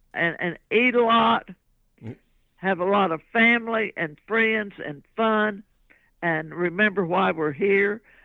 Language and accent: English; United States; Being an American, the greatest place on earth.